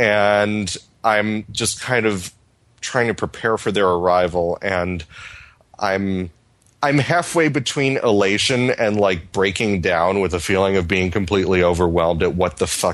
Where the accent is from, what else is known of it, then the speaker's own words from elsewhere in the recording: Detroit, Michigan, United States; I grew up in Detroit. The only second language I know is hate.